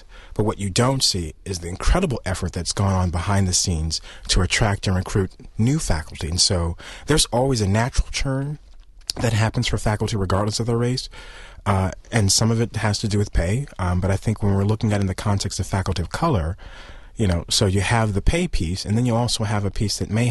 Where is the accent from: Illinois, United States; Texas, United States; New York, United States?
Illinois, United States; Chicago; now in Madison, United States; so I'm from Chicago, so I'll just personally say I miss my Chicago radio stations.